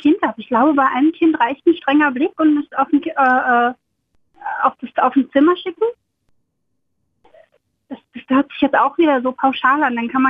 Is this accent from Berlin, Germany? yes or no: yes; Charlottenburg, Berlin, Germany; Charlottenburg.